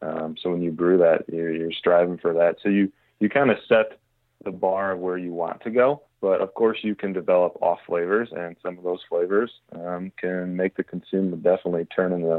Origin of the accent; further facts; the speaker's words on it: Michigan, United States; Same town. I've been here my whole life.